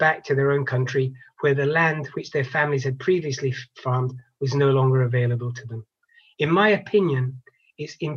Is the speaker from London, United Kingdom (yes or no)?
no; Glasgow, Scotland, United Kingdom; When I was a kid, I was brought up in Glasgow